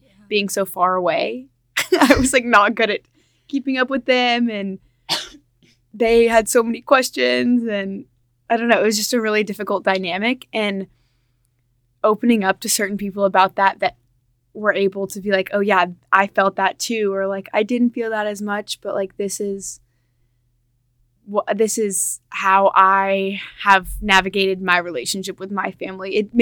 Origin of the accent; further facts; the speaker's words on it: Midland, Texas, United States; I'm from Midland, Texas.